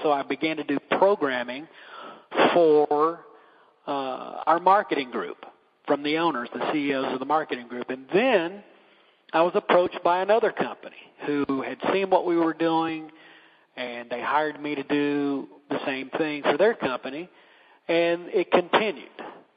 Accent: Atlanta, Georgia, United States; also born or lived in Greenville; and I grew up in Atlanta, by the way. I was born and lived in Atlanta for a good while before we moved up the road to Greenville

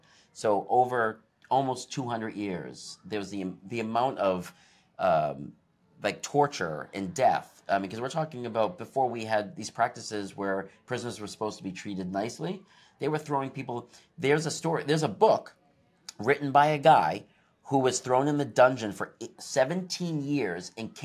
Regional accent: Salem, Massachusetts, United States; moved away as an adult; So I was born in Salem Hospital. And I spent the first from birth to age 30 in Salem. So you don't understand really truly what the area means until you leave.

